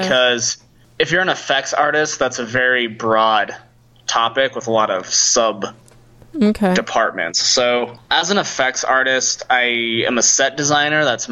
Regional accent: Wyoming, United States; I'm from Wyoming, so I wanted to be this kind of country bumpkin.

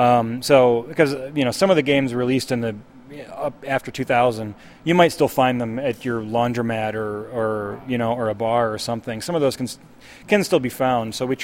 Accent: Minneapolis, Minnesota, United States; I mean, I'm from Minneapolis too, but originally.

